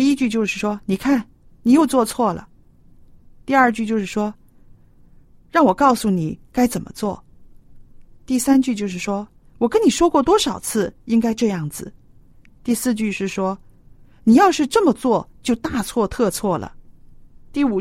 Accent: China; 我们中国人造字很有意思

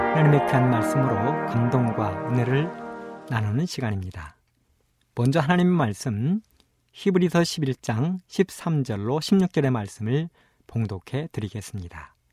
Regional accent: Imsil, North Jeolla, South Korea; 말씀을 전하는 저의 고향은 전라북도 임실입니다. 산골입니다.

